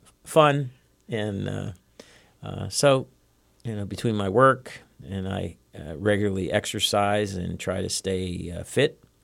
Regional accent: McKeesport, Pennsylvania, United States; Well, I grew up in the Pittsburgh area, a small town, similar to Bethlehem. It's called McKeesport.

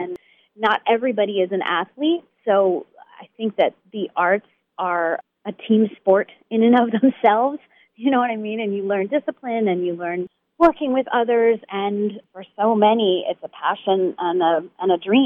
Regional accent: New Jersey, United States; So I am born and raised in New Jersey. I'm a Jersey girl

